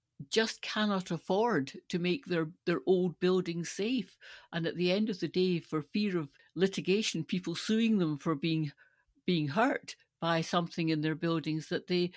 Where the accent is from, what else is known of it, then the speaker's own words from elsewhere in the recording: Stirling, Scotland, United Kingdom; When I grew up in Stirling, that part of Stirling, that particular loop of the Forth, was very much under the control of the Ministry of Defence.